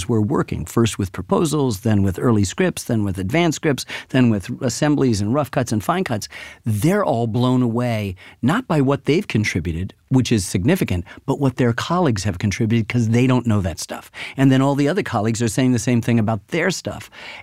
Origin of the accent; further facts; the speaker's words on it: Ann Arbor, Michigan, United States; I grew up in Ann Arbor, Michigan.